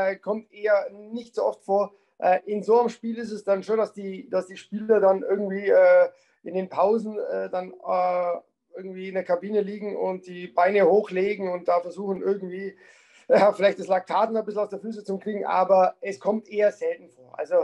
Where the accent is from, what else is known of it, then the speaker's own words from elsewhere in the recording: Füssen, Bavaria, Germany; In Füssen muss man einfach Schlittschuh laufen lernen.